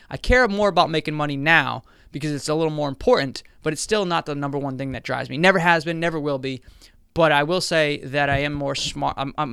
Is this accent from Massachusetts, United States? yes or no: yes; Boston, Massachusetts, United States; I'm from Boston, Massachusetts, as you guys know.